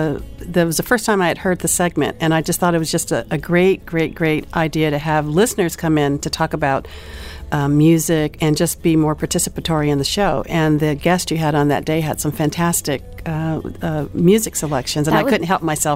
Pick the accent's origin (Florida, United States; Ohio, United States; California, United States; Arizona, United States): Arizona, United States; moved away as an adult; also born or lived in New York City; now in Dubai, United Arab Emirates; I'm originally from Arizona in the USA, but I spent my entire adult life in New York City, in Harlem in particular, which is really what informs the music selections today.